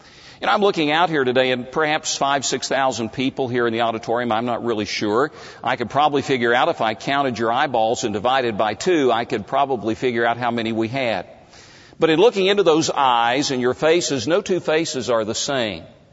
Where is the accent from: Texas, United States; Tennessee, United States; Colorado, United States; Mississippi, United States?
Tennessee, United States; I remember growing up in East Tennessee in a public high school.